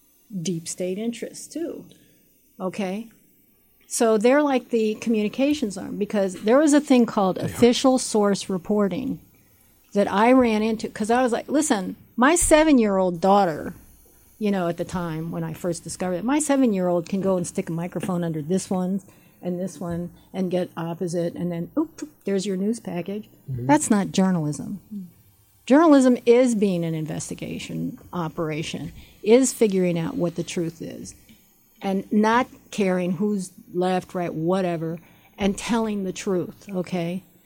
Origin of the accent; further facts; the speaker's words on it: Haiti; I came from Haiti. I went to Colombia.